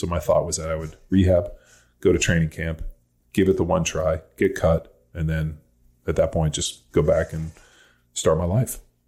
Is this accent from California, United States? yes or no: yes; California, United States; rookie in the NFL, I'm from California, I'm living in Philly, I don't know anybody.